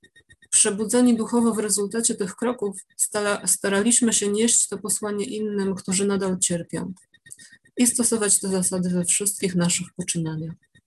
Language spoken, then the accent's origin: English; Poland; I'm from Poland, and I will read the 12 steps in Polish.